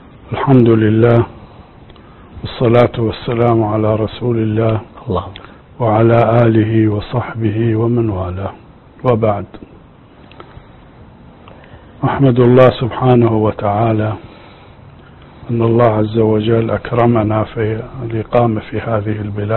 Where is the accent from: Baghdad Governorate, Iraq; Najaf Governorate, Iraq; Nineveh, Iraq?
Nineveh, Iraq; Mosul; أنا نشأت في العراق في مدينة الموصل، ودرست الابتدائية في قرية اسمها قرية السلامية، ثم ذهبت إلى المدينة إلى الموصل ودرست المتوسطة.